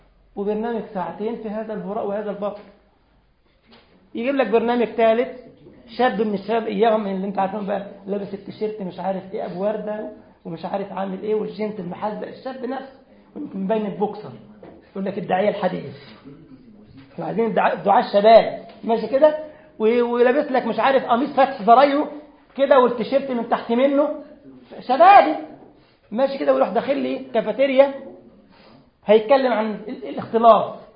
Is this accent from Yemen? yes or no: no; Egypt; لما يخلي زي ما بيقول عندنا في مصر يخلي الأقرع يشد في شعر إيده